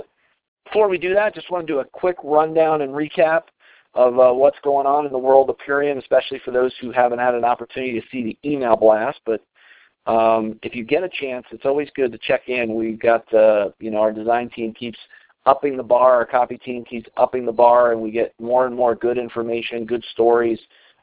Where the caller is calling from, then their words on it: Colorado, United States; I'm calling in from Colorado.